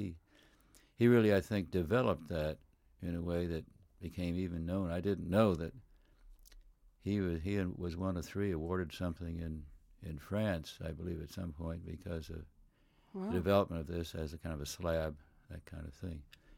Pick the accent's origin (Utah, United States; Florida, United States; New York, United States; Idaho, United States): New York, United States; Port Washington; born there; If the records are correct, I was born in Port Washington, New York.